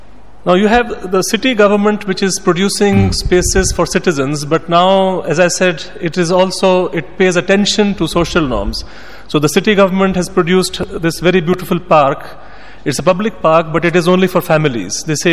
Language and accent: English; Pakistan; they immediately want to help me as a Pakistani in a strange city.